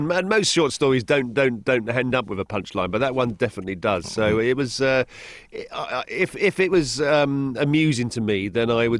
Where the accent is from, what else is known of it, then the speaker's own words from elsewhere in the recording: England, United Kingdom; as an Englishman living in England